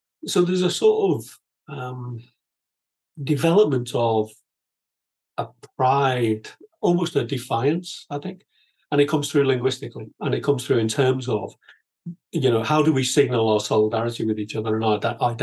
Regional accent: Liverpool, North West England, United Kingdom; what it was like growing up in Liverpool, working class Liverpool, and then go through the education system.

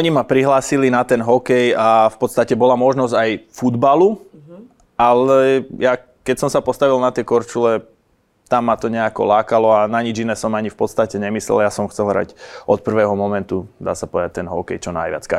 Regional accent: Gelnica, Košice Region, Slovakia; Ja som rodak z Gelnice. Na východe Slovenska.

